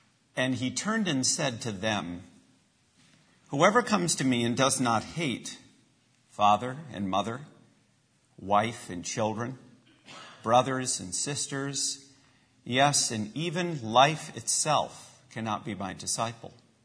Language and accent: English; United States; In my mind, it raises a question about how we as American middle-class people approach the issue of radical discipleship.